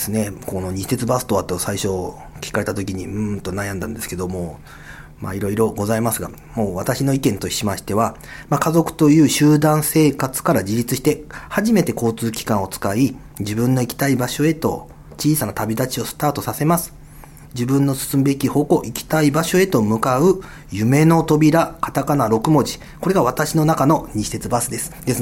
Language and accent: Japanese; Amakusa, Kumamoto, Japan; now in Fukuoka, Japan; 私は天草出身で、小さい頃からバスしかない島で育ち、乗り物が大好きで、今福岡で就職して出てきて